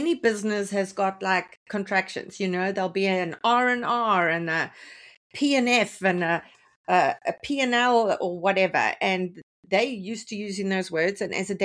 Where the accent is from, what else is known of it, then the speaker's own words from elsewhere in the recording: Canada; And this time around, as a Canadian, I had to say